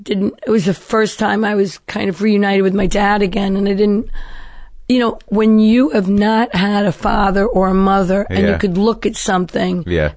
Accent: Brooklyn, New York, United States; I'm this kid from Brooklyn.

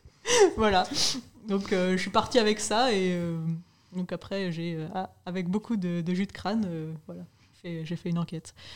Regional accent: Paris, Île-de-France, France; born there; Je suis parisienne aussi de naissance

